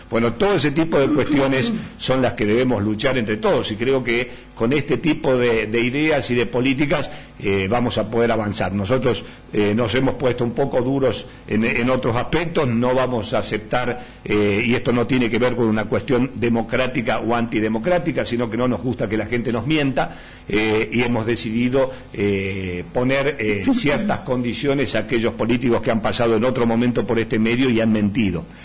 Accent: Tucumán, Argentina; Yo soy tucumano, pero no tengo ningún problema, ¿eh?

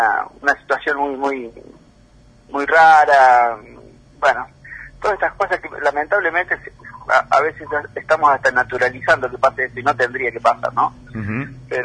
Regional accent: La Cumbrecita, Córdoba, Argentina; Yo nací en la Cumbrecita, todo lo que tengo lo tengo en Cumbrecita, mi familia, mis afectos, lo poco que tengo en lo material

